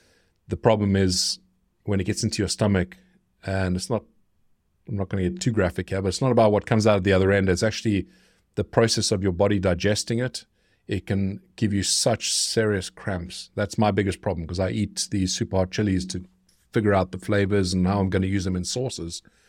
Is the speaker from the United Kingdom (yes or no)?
no; South Africa; I'm South African, so barbecues or braaiing, what we call a barbecue, that's like our life.